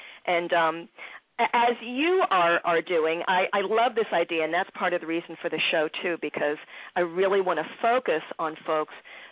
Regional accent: Philadelphia, Pennsylvania, United States; now in Maryland, United States; And, you know, Philly got a nod to my hometown there, too.

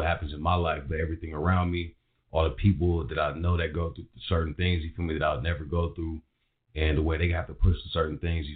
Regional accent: Daly City, California, United States; Because I grew up in Daly City.

